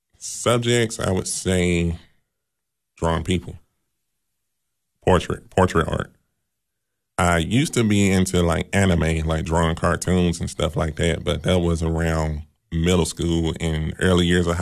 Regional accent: Memphis, Tennessee, United States; now in Cookeville, United States; that made me want to get out of Memphis more. Mm-hmm. I mean, I love my hometown, but it's just, you know, I had to explore more.

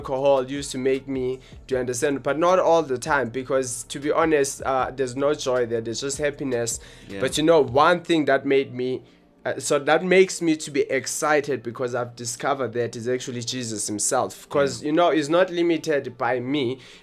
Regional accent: Johannesburg, Gauteng, South Africa; From South Hills, Johannesburg. That's yeah. Where we're from. We are the guys from Johannesburg, South Africa.

